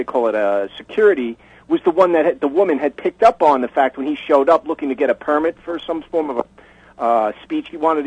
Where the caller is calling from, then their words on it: Mount Sinai, New York, United States; Mount Sinai. I'm a regular listener